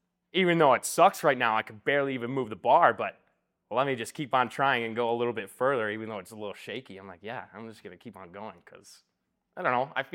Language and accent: English; Roberts, Wisconsin, United States; Fast forward a little bit, I grew up in Roberts. Well, I like moved to Roberts when I was 3. I've stayed here pretty much ever since.